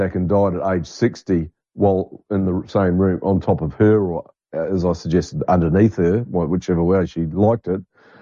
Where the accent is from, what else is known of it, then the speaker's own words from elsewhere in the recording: New Zealand; And even where I grew up in New Zealand, if you were the locals called you a tourist, and it was not a compliment.